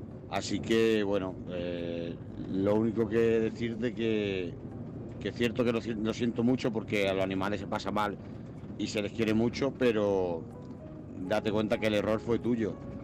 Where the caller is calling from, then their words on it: Jaén, Andalusia, Spain; corresponsal de Jaén. Aquí vamos en ruta